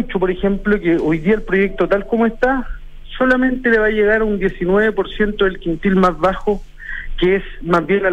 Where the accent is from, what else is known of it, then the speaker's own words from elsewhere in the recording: Lo Prado, Santiago Metropolitan Region, Chile; Yo soy de Lo Prado, conozco la realidad de las personas, estoy muy vinculado al territorio de mi distrito